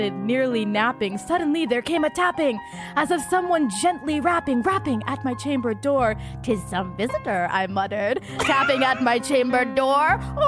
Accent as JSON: {"language": "English", "country": "India", "said": "because I'm Indian and I'm super hairy."}